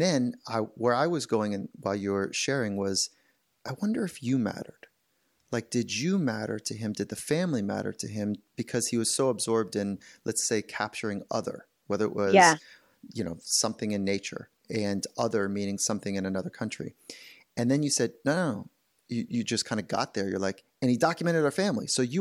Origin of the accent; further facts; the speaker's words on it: Virginia, United States; I grew up in Virginia.